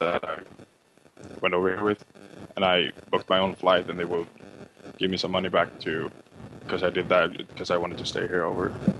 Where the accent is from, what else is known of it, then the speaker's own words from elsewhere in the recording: Sweden; Yeah, it's a little. It's, of course, I'm from Sweden.